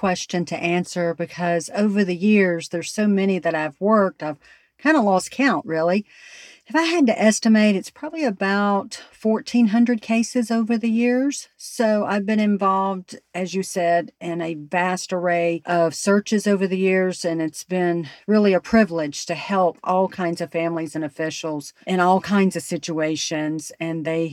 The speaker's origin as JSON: {"language": "English", "region": "Alabama", "country": "United States", "tie": "born or raised there", "said": "So I was born and raised in Alabama."}